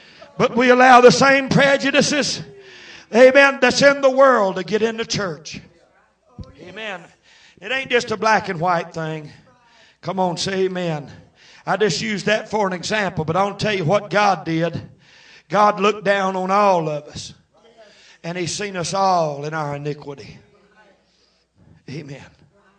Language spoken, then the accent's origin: English; North Carolina, United States; I won't tell you, I'm from North Carolina, but I'm south of the Mason-Dixon line